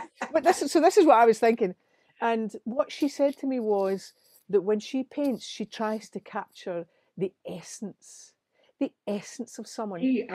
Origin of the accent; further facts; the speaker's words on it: Scotland, United Kingdom; I'm an older woman, I'm a lesbian, I'm Scottish, so, you know, I'm a singer.